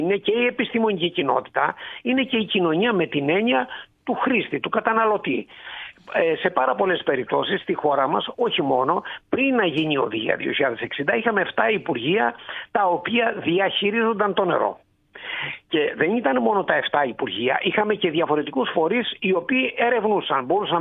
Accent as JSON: {"language": "Greek", "region": "Peloponnese", "country": "Greece", "said": "Όχι, δεν είναι στην Κρήτη, είναι στη Μάνη."}